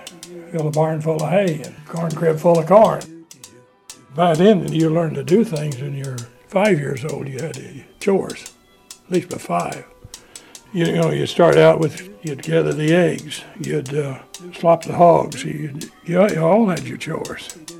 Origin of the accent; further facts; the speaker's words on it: Missouri, United States; Since I'm from Missouri, I always start my students